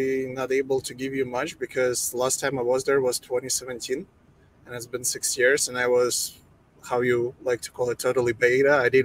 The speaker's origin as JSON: {"language": "English", "country": "Ukraine", "lives_now": "Canada"}